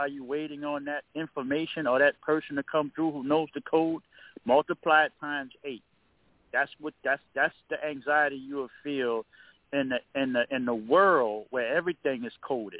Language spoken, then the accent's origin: English; New Orleans, Louisiana, United States; because I'm from New Orleans. New Orleans is a food city